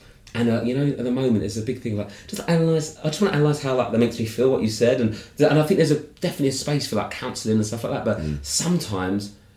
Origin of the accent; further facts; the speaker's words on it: United Kingdom; I'm just a British comic on this show, right?